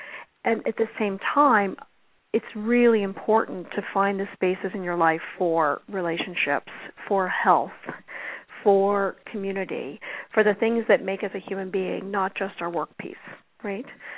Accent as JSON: {"language": "English", "town": "Sedona", "region": "Arizona", "country": "United States", "said": "Remember, I'm from Sedona"}